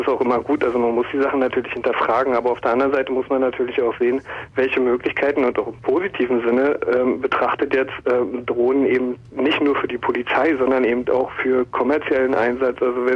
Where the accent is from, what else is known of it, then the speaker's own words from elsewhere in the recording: East Germany, Germany; also ich muss dazu sagen, ich bin aus dem Osten